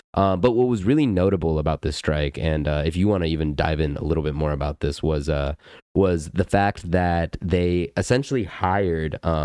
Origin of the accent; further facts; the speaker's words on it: Atlanta, Georgia, United States; I'm from Atlanta, so we constantly deal with the pilot strikes there